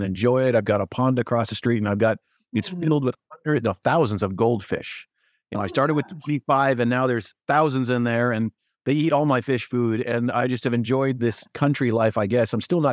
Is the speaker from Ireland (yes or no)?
no; Singapore; also born or lived in Japan; Cause I've been so city my whole life growing up in Singapore and Japan.